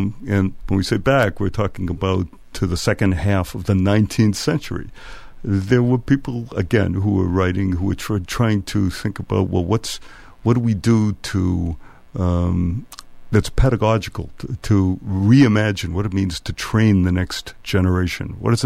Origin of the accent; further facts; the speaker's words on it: United States; I grew up in America, a typical Jew in the middle of the 20th century